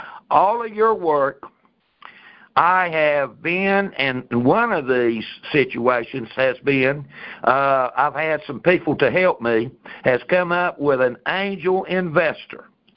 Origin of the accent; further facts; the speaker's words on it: North Carolina, United States; in my case, North Carolina. I'm from North Carolina, go to Raleigh to the appellate court.